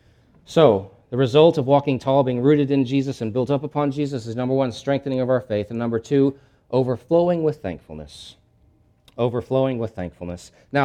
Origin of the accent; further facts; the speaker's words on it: Louisiana, United States; Now, as y'all know, I'm from Louisiana, And in my part of Louisiana, there are levees along the Mississippi River, practically all the way to the Gulf.